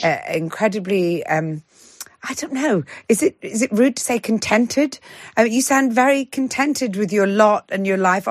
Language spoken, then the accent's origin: English; Glasgow, Scotland, United Kingdom; whilst being very proud of being Scottish and from Glasgow